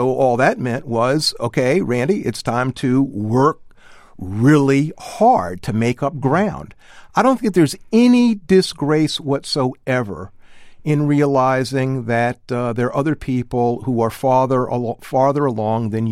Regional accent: Columbia, South Carolina, United States; Well, I'm from the Deep South. I'm from Columbia, South Carolina.

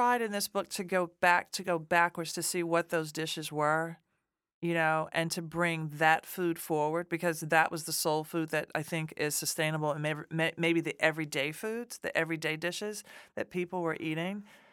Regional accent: Nashville, Tennessee, United States; I'm from Nashville, Tennessee, and it's so funny because taking this tour got me closer to my roots as a Southerner than not taking it.

